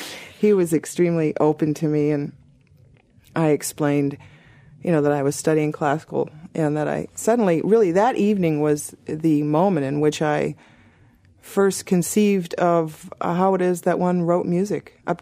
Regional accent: San Diego, California, United States; born there; also born or lived in Germany / New York; now in Arizona, United States; Well, I was born in San Diego. I live in Arizona now, but my family moved to Germany, so I lived there for a couple of years. When I came back, it was to New York, to here in New York, and studied here.

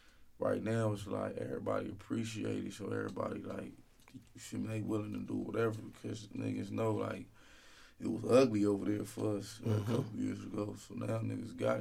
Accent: West Coast, United States; I'm from the West Coast, you feel me, Def Jam, East Coast based label.

